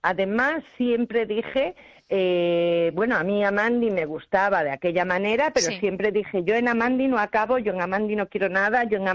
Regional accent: Vigo, Galicia, Spain; moved away as an adult; somos nativas de Vigo, hace 8 años que yo estoy aquí

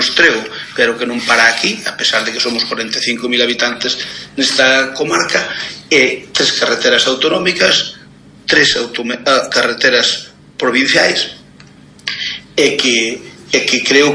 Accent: Galicia, Spain; Benvidos ao quilómetro cero de Galicia, benvedes que somos de Pontevedra, pero non, somos de todos das catro provincias galegas, facemos vida con as provincias galegas

